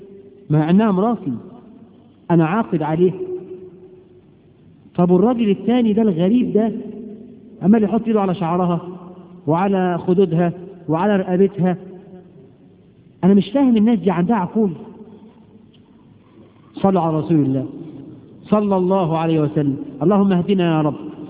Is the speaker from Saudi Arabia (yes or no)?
no; Egypt; الخطوبة بقى عندنا في مصر بيعملوا الفرح على 4 مراحل